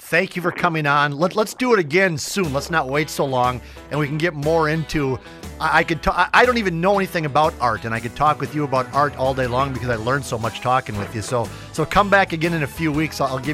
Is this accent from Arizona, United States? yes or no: no; Alexandria, Minnesota, United States; as a young person growing up in Alexandria, Minnesota